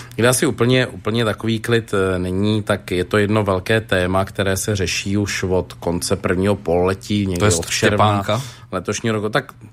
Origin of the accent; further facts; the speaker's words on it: Mladá Boleslav, Central Bohemian Region, Czechia; A to, co zajímá mě jako Boleslaváka, jsou dvě věci.